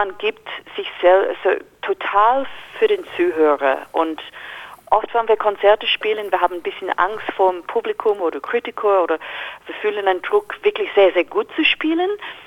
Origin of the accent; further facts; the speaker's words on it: Australia; German is a second language; ich komme aus Australien und Australien ist mein Heimat.